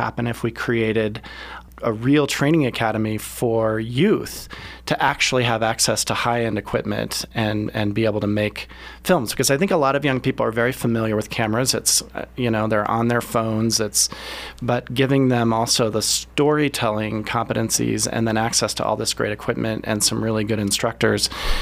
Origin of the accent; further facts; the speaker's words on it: Colorado, United States; now in San Francisco, United States; I'm more a documentary filmmaker, but I grew up in the Springs. Actually, my great-grandparents settled in the Springs in the 30s, and my grandmother worked for Alexander Film